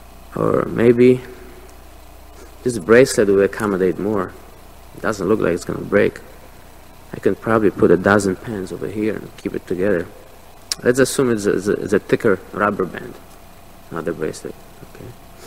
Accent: Poland; And I grew up in a different environment. I was raised in Poland

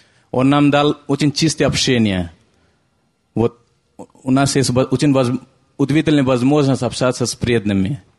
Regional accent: India; Russian is a second language; now in Russia; потому что я приехал из Индии

